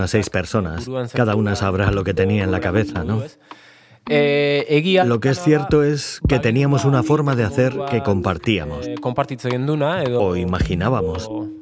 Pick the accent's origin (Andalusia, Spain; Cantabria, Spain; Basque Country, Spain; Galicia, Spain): Basque Country, Spain; San Sebastián; born there; aunque nací en Donostia.